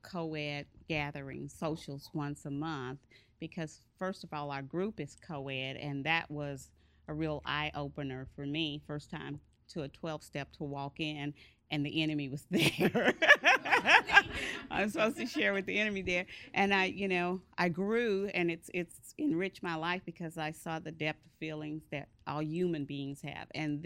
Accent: Dallas, Texas, United States; from Dallas

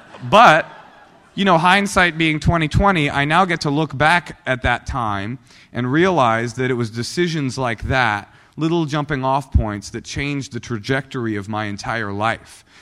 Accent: the South, United States; accent: southern; My southern accent and my sagging pants, and I'd be in the back and I'd be talking

